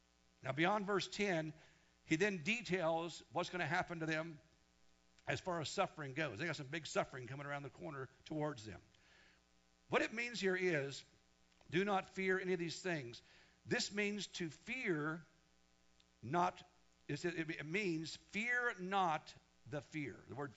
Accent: Wichita, Kansas, United States; folks from the church I was raised in Wichita, Kansas.

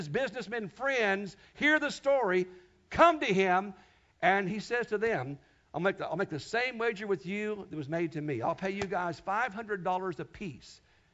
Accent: Kansas, United States; my church I was raised at in Kansas called Faith Chapel.

